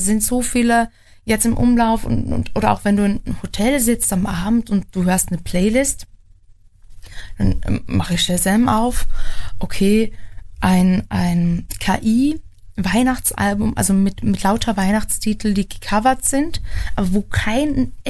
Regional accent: Austria; Bei uns in Österreich noch nicht.

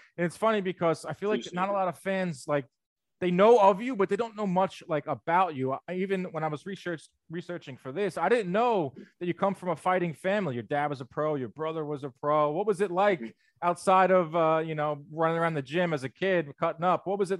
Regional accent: New York City, New York, United States; It's perfect for the Northeast too. I'm from New York City.

